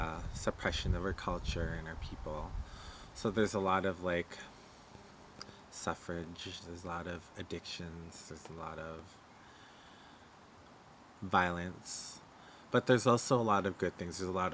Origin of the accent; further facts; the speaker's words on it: Alberta, Canada; I am from Muscogee's First Nation in central Alberta.